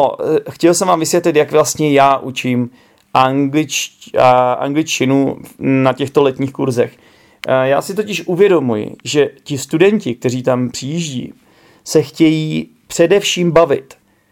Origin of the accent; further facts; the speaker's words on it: Bohemia, Czechia; Že i když jsem z Čech, jo, takže jako nejsem rodilý mluvčí